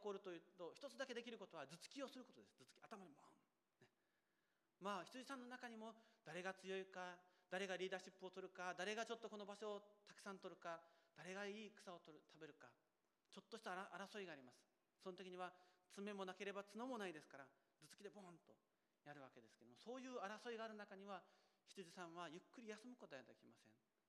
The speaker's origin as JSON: {"language": "Japanese", "region": "Kyushu", "country": "Japan", "said": "私九州出身ですから、高崎山というお猿さんの山があります"}